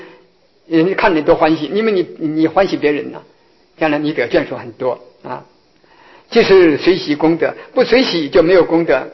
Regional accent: China; 这个我们中国人讲啊，这个请这个孔子无常师

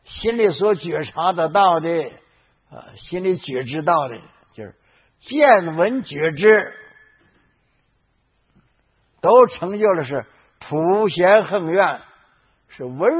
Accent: China; 我们中国人以前讲家字啊，写这个家字

